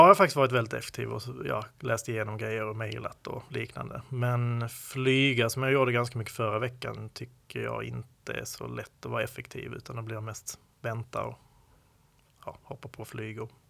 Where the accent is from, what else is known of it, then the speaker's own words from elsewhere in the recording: Skåne, Sweden; accent: Skånska; jag hoppas inte att min skånska är för